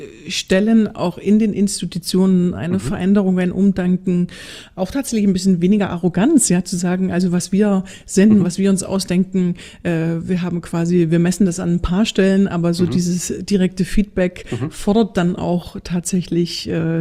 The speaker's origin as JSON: {"language": "German", "country": "Germany", "said": "Jetzt bist du Schweizer und ich bin Deutsche."}